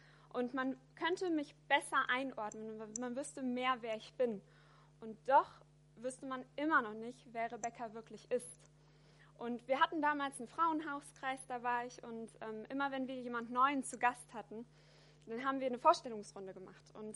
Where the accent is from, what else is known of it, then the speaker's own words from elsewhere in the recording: Paderborn, North Rhine-Westphalia, Germany; born there; now in Düsseldorf, Germany; Ich bin 27 Jahre alt. Ich bin deutsche Staatsbürgerin, in Paderborn geboren, jetzt wohne ich aber in Düsseldorf